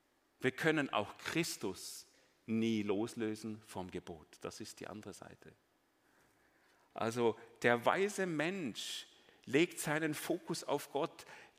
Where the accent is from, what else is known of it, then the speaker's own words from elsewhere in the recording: Germany; Aber es ist kein Geheimnis, dass in Deutschland, meinem Heimatland